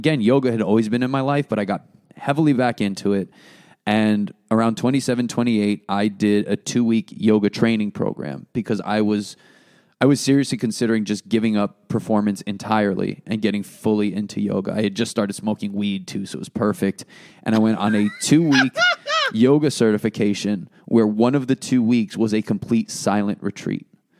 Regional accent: United States; I grew up right outside Manhattan and I needed a job to be stable.

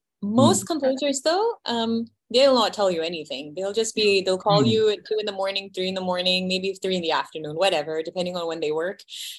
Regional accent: India; I feel us as Indians, or myself being of Indian origin, I think we are more on the emotional side.

